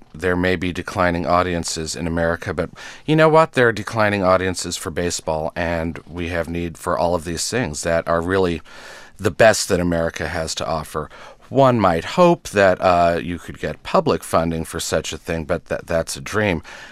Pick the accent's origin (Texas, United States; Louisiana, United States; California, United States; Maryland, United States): California, United States; Los Angeles; I'm from Los Angeles, which was not a hotbed of culture in those days.